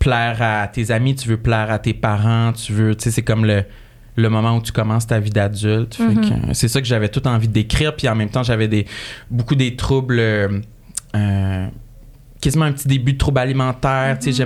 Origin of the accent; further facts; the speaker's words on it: Quebec, Canada; Mais ça raconte ma première année universitaire quand j'ai quitté la Gaspésie pour me rendre à Québec où j'ai étudié les communications.